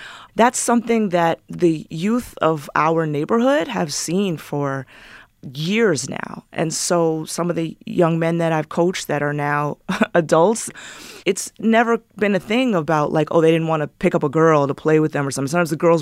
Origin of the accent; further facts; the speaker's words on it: New York City, New York, United States; Basketball has been a part of my life since I was a kid. I grew up on the Upper West Side.